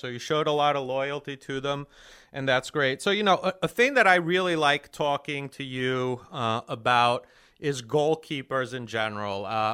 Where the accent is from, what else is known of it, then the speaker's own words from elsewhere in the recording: Italy; I grew up in Italy.